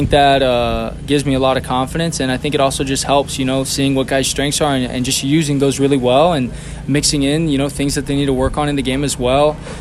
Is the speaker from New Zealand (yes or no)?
no; Florida, United States; I'm very proud and happy to be back in my home state. I feel like I'm so close to home, but yet so far. It's a 10-hour drive. But, you know, just being in Florida where I grew up